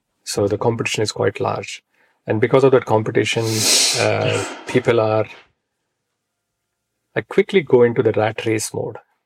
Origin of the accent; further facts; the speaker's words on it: Maharashtra, India; first language Marathi; English is a second language; So in my mother tongue is Marathi in Maharashtra.